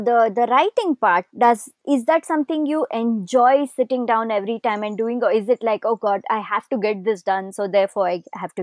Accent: Bangalore, Karnataka, India; growing up in Bangalore, Bangalore is one of the fairly safer cities in India, honestly.

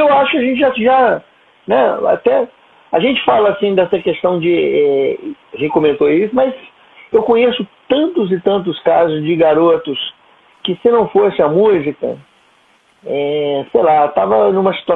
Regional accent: Barra Mansa, Rio de Janeiro, Brazil; now in Rio de Janeiro, Brazil; Eu sou do interior do estado do Rio, moro no Rio de Janeiro desde o ano 2000, mas eu sou de Barra Mansa, que não é uma cidade tão pequena, mas é de uma certa maneira, uma cidade interiorana.

